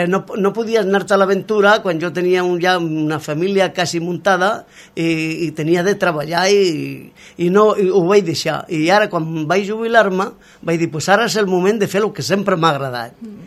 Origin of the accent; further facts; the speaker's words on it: Badalona, Catalonia, Spain; also born or lived in Granada; Vaig vindre amb 8 anys a Catalunya. Badalona per mi ha sigut sempre, com ja ho sabreu en l'altra manera que l'escoltareu, com una mare.